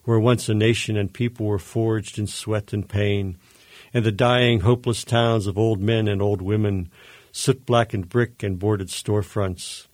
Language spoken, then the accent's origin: English; West Mifflin, Pennsylvania, United States; where I grew up in West Mifflin was probably no more than two miles from the Homestead Mills